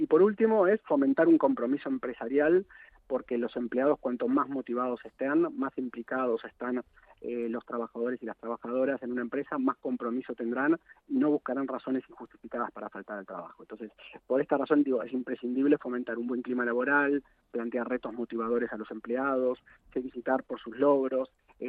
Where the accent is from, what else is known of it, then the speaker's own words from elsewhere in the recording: Argentina; Ah, no, yo soy argentino.